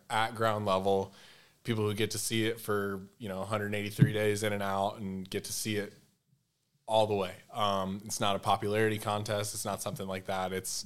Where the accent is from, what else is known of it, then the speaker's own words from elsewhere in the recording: Southeast, United States; I don't really get to spend a lot of time there just because I grew up in the Southeast.